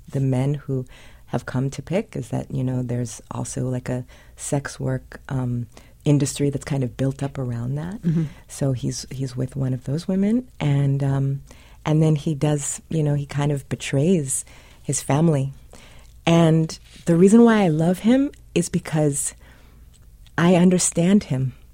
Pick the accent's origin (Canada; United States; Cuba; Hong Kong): United States; California; Someone that I knew when I was growing up in California, they all sort of combined.